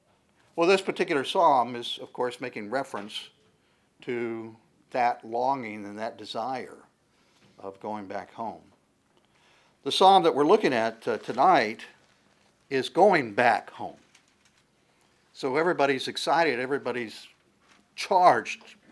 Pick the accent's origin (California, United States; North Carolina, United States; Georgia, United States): North Carolina, United States; Probably some of my fondest memories was growing up in North Carolina to see my grandfather, grandmother.